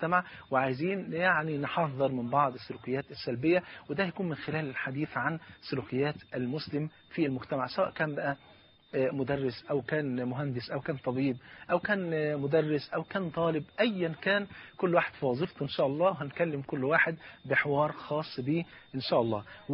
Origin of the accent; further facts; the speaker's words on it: Egypt; حتى المثل طلع عندنا في مصر، ممكن المثل ده مشهور جدا